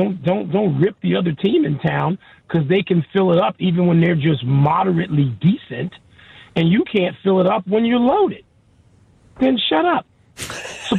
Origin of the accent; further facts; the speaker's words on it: Illinois, United States; You know, I grew up on the South Side. 70% of those people are probably White Sox fans, and good.